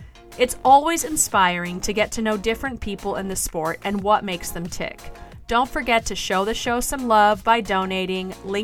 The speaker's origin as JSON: {"language": "English", "region": "Oregon", "country": "United States", "tie": "born or raised there", "said": "at you from the Pacific Northwest, Oregon to be specific. It's been 10 months since I landed back in my hometown."}